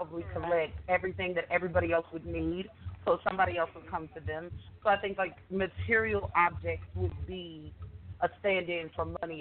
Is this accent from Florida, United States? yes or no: no; Texas, United States; I'm from Texas. I can't help you.